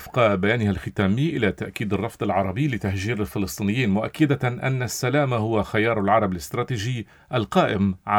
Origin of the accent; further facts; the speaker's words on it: Lebanon; علينا كلبنانيين